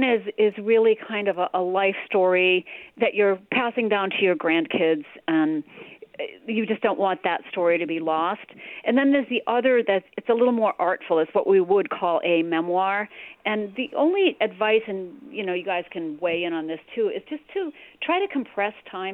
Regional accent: Mexico, Maine, United States; And she's writing about Mexico, Maine, which is also my hometown

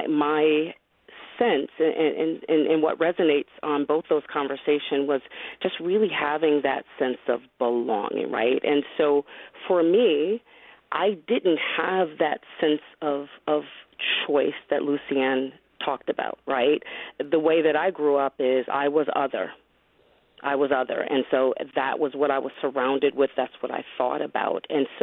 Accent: Rochester, New York, United States; I was a part of the Urban Suburban Program here in Rochester. I grew up in the city. I grew up in Van Arker Projects.

